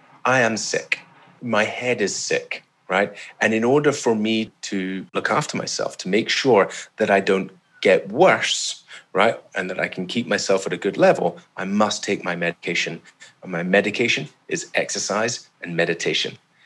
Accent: Isle of Mull, Scotland, United Kingdom; born there; For me, I was born on the Isle of Mull, right? It's a beautiful island off the west coast of Scotland, surrounded by the Atlantic Ocean. I spent my whole life on boats.

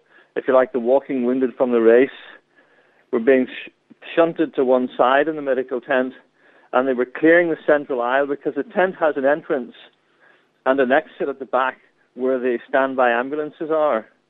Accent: Belfast, Northern Ireland, United Kingdom; And I said, "I'm from Belfast. I know that sound. It's a bomb."

